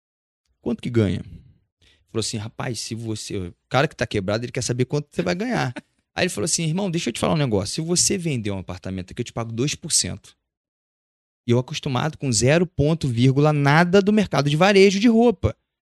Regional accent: São Gonçalo, Rio de Janeiro, Brazil; Eu sou de São Gonçalo, eu nasci numa comunidade do Rio de Janeiro, com pais abençoadíssimos que me deram valores lindos.

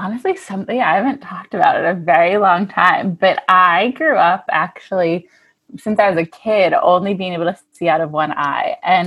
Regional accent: New York City, New York, United States; because as a New Yorker, you don't want to wait in the lines as much and do all those things.

